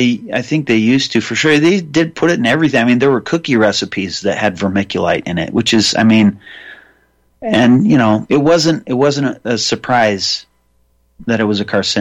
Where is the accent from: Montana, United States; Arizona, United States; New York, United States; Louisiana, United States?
Montana, United States; Libby; born there; I was born in Libby, Montana, where Grace operated for decades and decades.